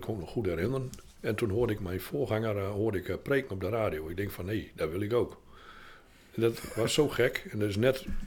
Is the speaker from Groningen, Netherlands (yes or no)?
yes; Zevenhuizen, Groningen, Netherlands; Nou en zo ben ik daar ben ik ook geboren. En ik ben echt opgegroeid in Zevenhuizen.